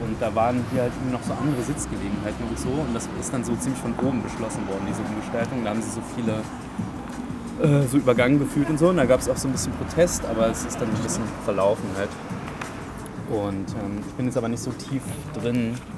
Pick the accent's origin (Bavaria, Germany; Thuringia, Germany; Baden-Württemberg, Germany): Thuringia, Germany; Weimar; also born or lived in Halle; now in Leipzig, Germany; Ich bin ja hier in Weimar aufgewachsen und habe voll lange eigentlich so hier gelebt, als meine anderen Freunde alle schon nach Leipzig und Berlin gezogen sind